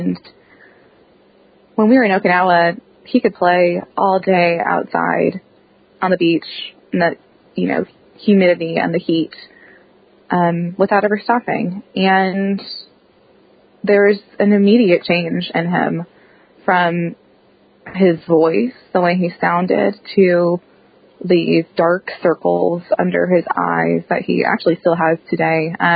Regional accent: Pennsylvania, United States; I grew up outside of Philadelphia.

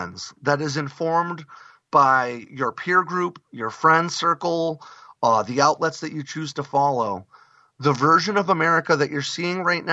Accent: Vermont, United States; I'm a guy from Vermont who also spent a long time in the Marines, you know?

